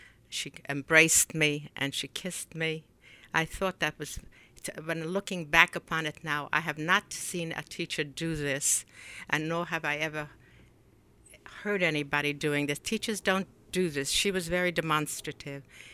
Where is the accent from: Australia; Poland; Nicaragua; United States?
Poland; English is a second language; moved away; I came from Poland, and I could read Polish very well. So I came here and read the same sort of alphabet.